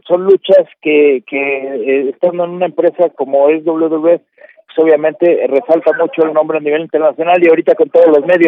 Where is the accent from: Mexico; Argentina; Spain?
Mexico; nosotros como mexicanos estamos preparados para luchar con todo tipo de luchadores